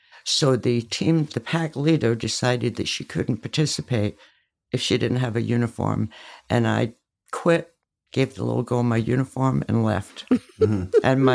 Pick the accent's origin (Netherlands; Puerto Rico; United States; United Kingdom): United Kingdom; Scotland; growing up in Scotland, it was very family-oriented.